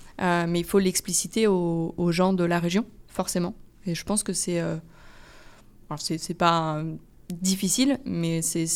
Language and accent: French; France; moved away; moi, c'est la première fois que je vis en dehors de France.